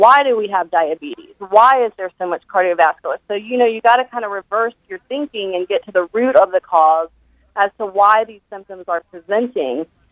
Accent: Roanoke, Virginia, United States; I grew up in the South in Roanoke, Virginia, and I tell everybody I grew up on, you know, fried chicken and, you know, very unhealthy diet.

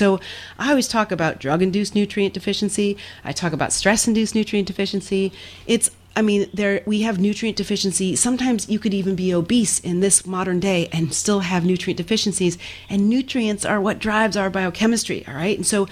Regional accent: Midwest, United States; I grew up in the Midwest, and I remember clearly in my mind

